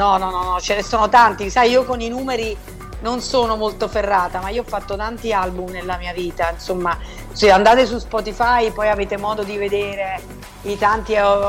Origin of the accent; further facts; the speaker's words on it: Naples, Campania, Italy; ho omaggiato tutti gli artisti della mia terra, della mia meravigliosa Napoli